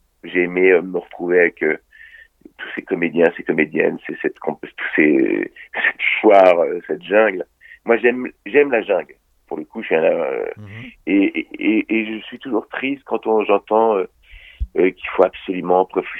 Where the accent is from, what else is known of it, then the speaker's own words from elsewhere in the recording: Rouen, Normandy, France; Mais non, Rouen est ma ville natale et j'y ai vécu. J'y ai vécu et j'ai encore des amis là-bas qui sont rouennais.